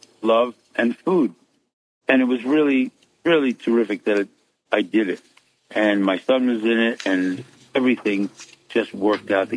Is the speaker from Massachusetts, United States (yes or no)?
no; Brooklyn, New York, United States; also born or lived in Queens; I was raised in Brooklyn and Queens.